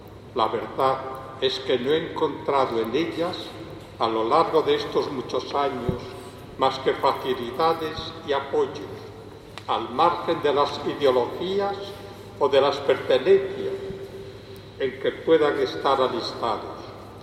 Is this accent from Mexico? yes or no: no; Robledo de la Valduerna, Castile and León, Spain; Gracias muy sentidas al presidente y la Junta Vecinal de mi pueblo, de Robledo de la Valduerna.